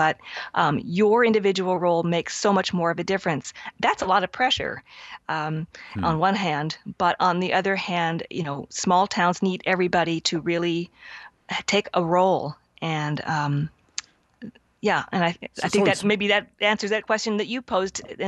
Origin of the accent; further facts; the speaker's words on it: Kansas City, Missouri, United States; And also because growing up in Kansas City in a certain decade, I heard that song … an awful lot.